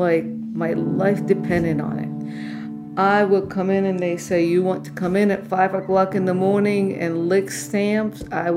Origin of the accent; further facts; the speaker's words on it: Ramallah, West Bank, Palestine; So I grew up in Ramallah, which is west of Jerusalem.